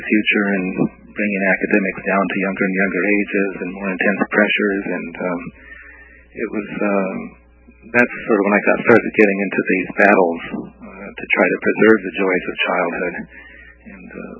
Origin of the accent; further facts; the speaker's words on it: California, United States; I grew up in Southern California, and I became very interested in college.